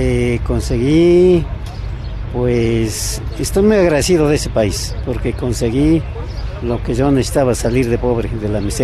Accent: San Andrés Sinaxtla, Oaxaca, Mexico; moved away; Yo soy originario de la Mixteca de Oaxaca, soy San Andrés Sinascla, así se llama el pueblo, distrito Nochixtlán, estado de Oaxaca.

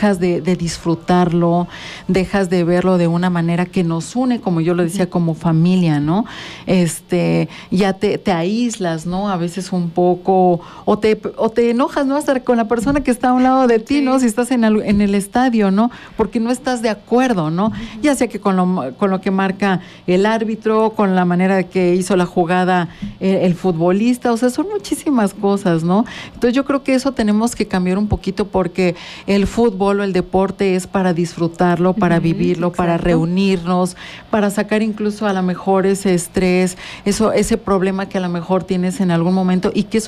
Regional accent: Mexico; pues tiene que ser accesible como mexicanos

